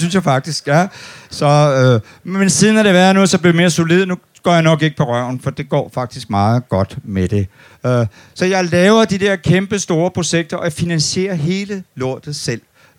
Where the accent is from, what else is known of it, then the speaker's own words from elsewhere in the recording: Odense, Region of Southern Denmark, Denmark; Jeg kommer fra Odense. Og når man kommer fra Odense